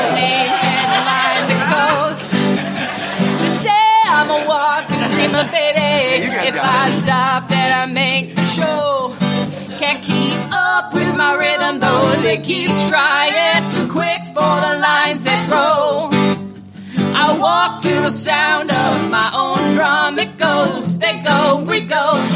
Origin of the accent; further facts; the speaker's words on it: Minnesota, United States; changed it to Minnesota, which is where I was. I'm from Minnesota, yeah.